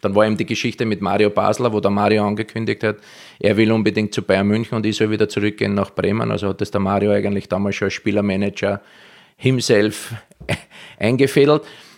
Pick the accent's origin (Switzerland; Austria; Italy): Austria; now in Israel; haben im März mein Heimatland Österreich besiegt, 4-2 in Israel.